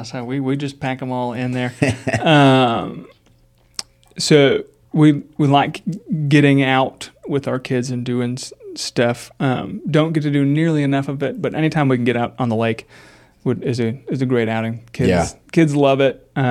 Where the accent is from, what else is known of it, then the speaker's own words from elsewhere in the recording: Minnesota, United States; moved away; also born or lived in California; I born and raised in Southeast Minnesota, got here via California.